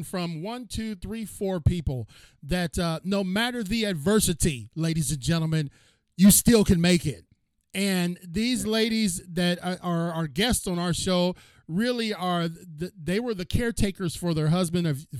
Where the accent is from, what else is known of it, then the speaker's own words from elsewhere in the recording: Cleveland, Ohio, United States; Y'all know I'm from Cleveland, right? I'm from the land, baby.